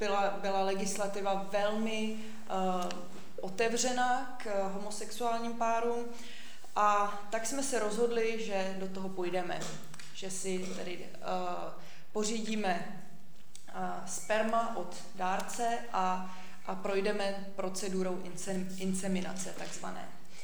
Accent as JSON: {"language": "Czech", "town": "Horní Kalná", "region": "Liberec Region", "country": "Czechia", "said": "jak máte ve vašich programech. Je mi 38 let a pocházím z Horní Kalné. To se snažím vypíchnout proto, protože Horní Kalná je opravdu malinká vesnice, řekla bych, že lidově úplná díra"}